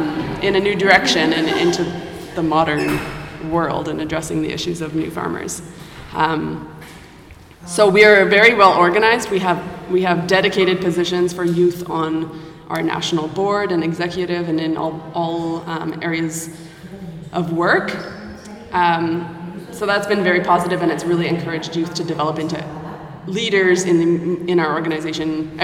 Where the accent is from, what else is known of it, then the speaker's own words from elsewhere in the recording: Canada; I'm from Canada